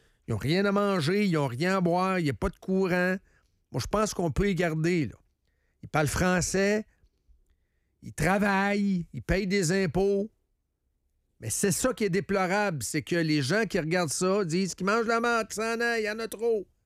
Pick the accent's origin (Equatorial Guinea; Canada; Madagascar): Canada; Moi, je suis un Canadien.